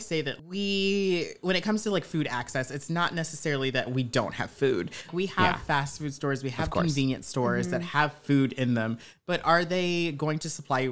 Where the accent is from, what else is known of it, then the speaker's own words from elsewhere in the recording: Charlotte, North Carolina, United States; And one example of that is in my hometown right now. There's a few neighborhoods. Right now, Charlotte is going through, I'm from Charlotte, and it's going through a lot of gentrification.